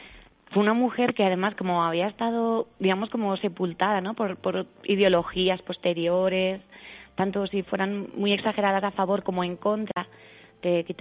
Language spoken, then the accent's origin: Spanish; Bellpuig, Catalonia, Spain; born there; now in Segovia, Spain; yo nací en Lérida, en un pueblecito en Bellpuig. Pero ya llevo aquí 30 años y estoy, vamos, cada día más enamorada de Segovia.